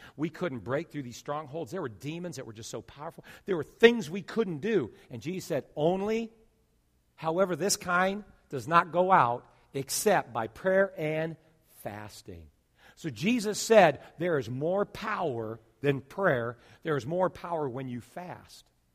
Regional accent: California, United States; also born or lived in South Dakota; South Dakota, 5 years, or where I was born and raised in California, 16 years.

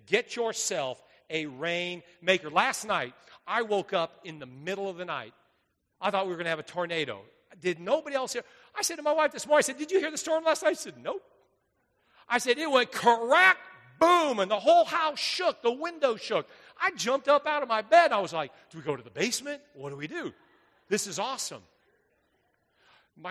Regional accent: California, United States; I love orange trees. I grew up in California.

